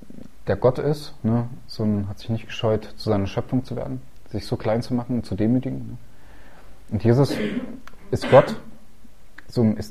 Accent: Germany; Ich bin Deutscher.

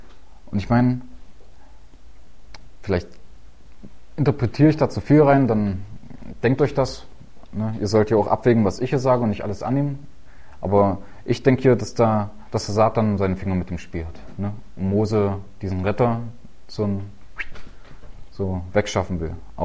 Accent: East Germany, Germany; ich bin im Osten groß geworden.

